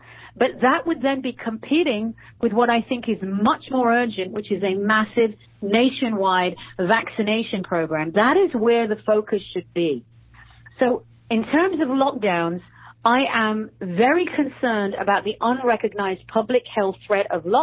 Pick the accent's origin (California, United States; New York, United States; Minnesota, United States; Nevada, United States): New York, United States; which I find most egregious of all as a New Yorker, New York has always been my home in the United States